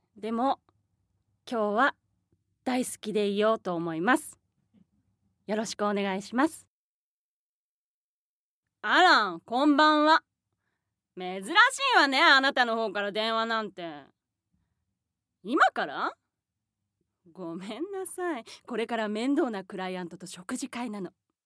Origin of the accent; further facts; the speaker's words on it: Tokyo, Japan; 東京都出身です。